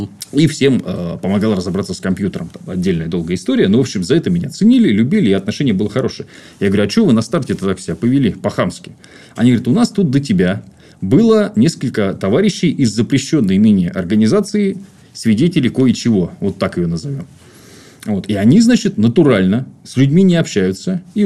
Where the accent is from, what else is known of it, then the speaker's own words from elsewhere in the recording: Kirov, Kirov Oblast, Russia; меня в родном городе, в Кирове